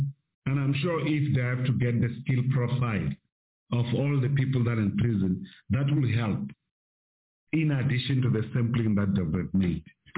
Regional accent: Tembisa, Gauteng, South Africa; I'm coming from Tembisa, stay in Tembisa.

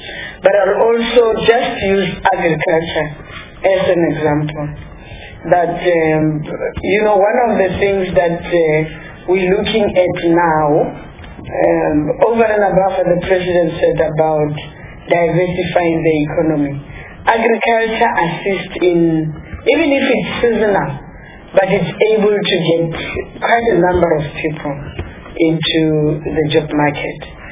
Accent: Limpopo, South Africa; I'm from Limpopo

